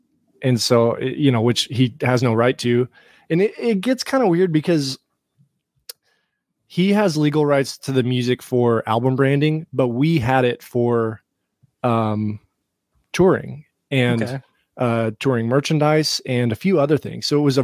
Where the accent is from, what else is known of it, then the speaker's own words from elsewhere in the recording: Texas, United States; Even still, we're from Texas, so it's fair, but our best shows are always Texas.